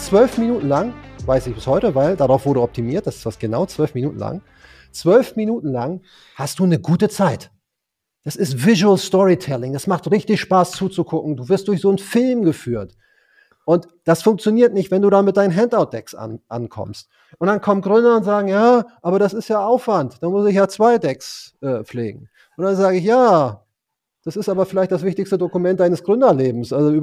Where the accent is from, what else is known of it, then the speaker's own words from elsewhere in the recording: Hamburg, Germany; Ich bin ein Hamburger Jung mit türkischen Wurzeln